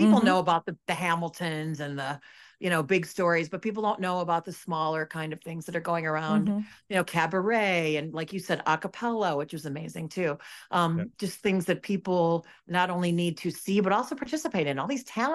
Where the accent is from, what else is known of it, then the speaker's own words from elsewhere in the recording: Chicago, Illinois, United States; I grew up in Chicago, northwest suburbs, but my dad grew up on the south side of Chicago